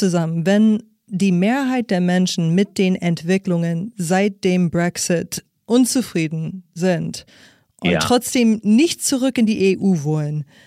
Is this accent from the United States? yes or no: yes; United States; Ist das mit dem, was wir in meinem Heimatland in den USA sehen, vergleichbar?